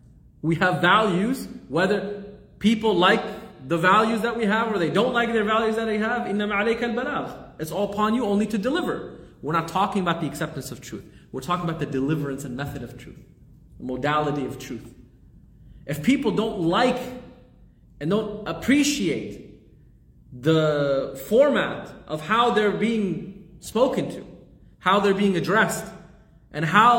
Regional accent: Austin, Texas, United States; We're from Austin here.

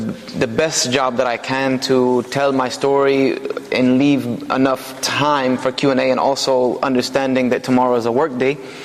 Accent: Greenville, South Carolina, United States; I was born and raised in the East Coast of the United States in South Carolina in a very small town called Greenville, South Carolina, which is in the foothills of the Appalachian Mountains, very close to North Carolina.

